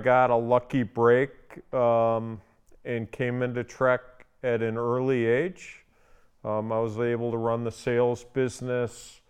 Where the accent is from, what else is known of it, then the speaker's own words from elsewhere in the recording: Wisconsin, United States; I grew up in Wisconsin. Two great parents.